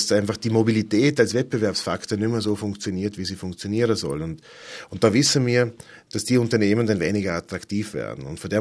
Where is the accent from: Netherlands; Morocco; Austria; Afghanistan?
Austria; Vorarlberg; Ja, ich bin ja ein Vorarlberger, wie man vielleicht noch halbwegs hört.